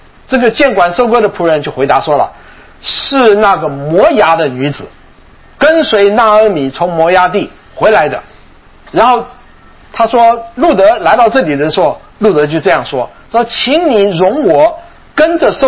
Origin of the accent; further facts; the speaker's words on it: Taiwan; 我小的时候在台湾的时候